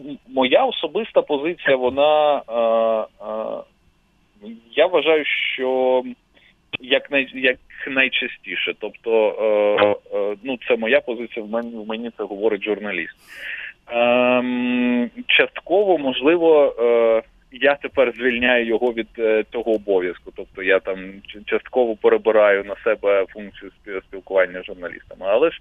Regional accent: Kryvyi Rih, Dnipropetrovsk Oblast, Ukraine; ну, скажімо так, за от весь час жодного разу не склалося у мене враження, що президент знає, що я з Кривого Рогу.

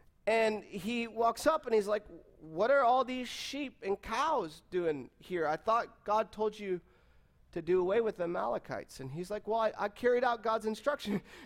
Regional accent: Michigan, United States; I grew up in Michigan.

